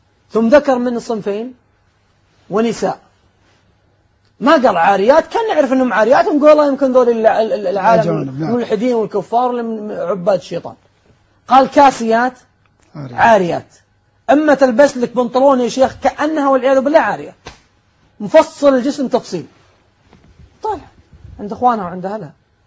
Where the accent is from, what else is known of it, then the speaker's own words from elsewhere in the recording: Saudi Arabia; إن عندنا في السعودية يقول نفصل عالي